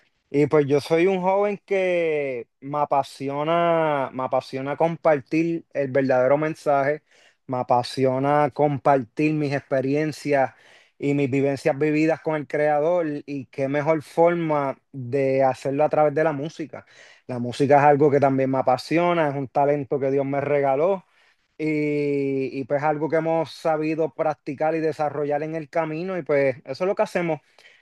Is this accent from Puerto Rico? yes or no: yes; Puerto Rico; por lo menos en mi país, Puerto Rico, vino una ola de momento del género de reggaetón